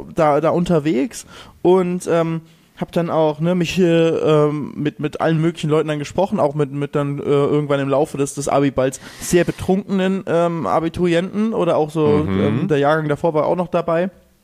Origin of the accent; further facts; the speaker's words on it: Lübeck, Schleswig-Holstein, Germany; die gewinnen immer bei uns in Lübeck haben die immer den, gibt's immer alle Schulen treten gegeneinander so Leichtathletik